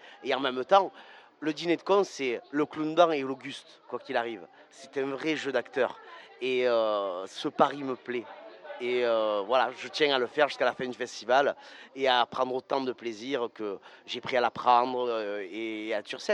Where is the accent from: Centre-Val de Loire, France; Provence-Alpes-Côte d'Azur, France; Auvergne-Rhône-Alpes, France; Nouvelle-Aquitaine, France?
Provence-Alpes-Côte d'Azur, France; Arles; Oui, je viens de Arles, moi, exactement. Ville de 30 000 habitants, avec les moustiques, on est 4 milliards, en fait.